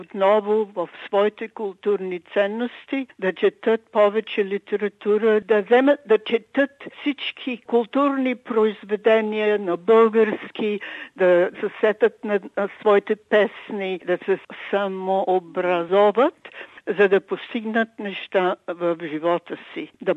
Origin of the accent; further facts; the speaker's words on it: Sofia, Sofia City, Bulgaria; born there; Аз съм родена в София, но баба ми беше в село Писарово, до Плевен, близо до Плевен.